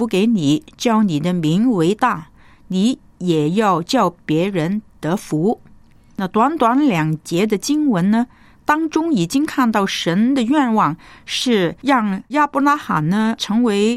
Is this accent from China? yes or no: yes; China; 作为一个中国人是非常荣耀的事